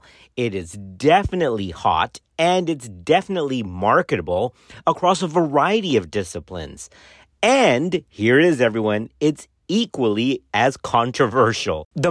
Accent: Dallas, Texas, United States; now in College Station, United States

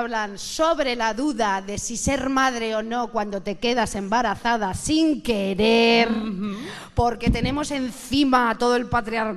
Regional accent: Catalonia, Spain; Yo soy catalana, soy ex-budista, católica y catalana

